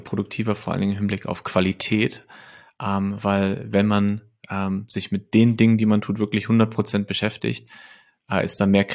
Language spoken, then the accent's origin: German; Lippstadt, North Rhine-Westphalia, Germany; moved away as an adult; also born or lived in Paderborn / Bielefeld; Ich komme aus Lippstadt, das ist eine mittelgroße Stadt in Westfalen. Habe da, bis ich 20 war, ungefähr gewohnt und dann bin ich kurz nach Paderborn, dann für ein paar Jahre nach Bielefeld und jetzt seit 11 Jahren bin ich in Berlin.